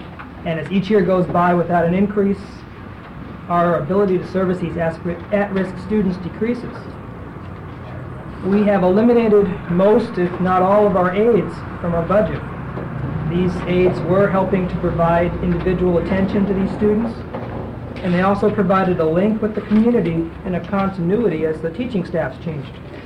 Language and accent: English; Alaska, United States; I'm from the Aleutians East Borough. It's a fairly new public school district of 6 very small, very remote schools on the Alaska Peninsula.